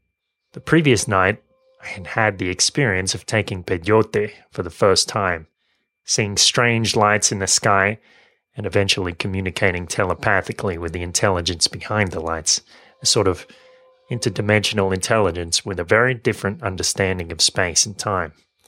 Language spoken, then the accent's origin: English; Sweden; I told him I was from Sweden, and he said that he knew it all along.